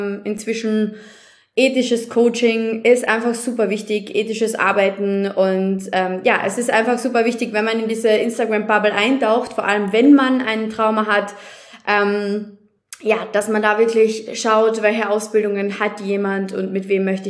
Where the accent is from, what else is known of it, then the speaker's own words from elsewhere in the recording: Austria; Genau so ist es bei uns in Österreich auch.